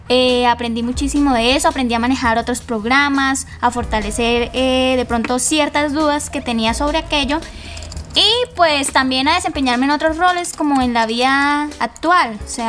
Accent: Bucaramanga, Santander, Colombia; No, yo soy de Bucaramanga, vengo del SEAD de Bucaramanga.

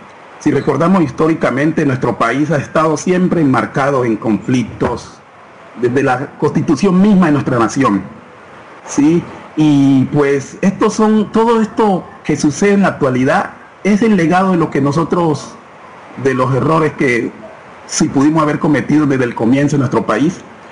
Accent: Valle del Cauca, Colombia; Soy de zona rural, como le digo, río Yurumanguí, donde hay unas situaciones muy precarias.

